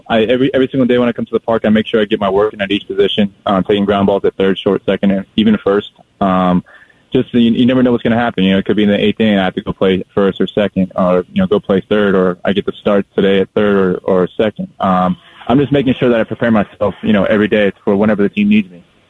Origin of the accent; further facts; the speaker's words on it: Las Vegas, Nevada, United States; I'm born and raised in Las Vegas.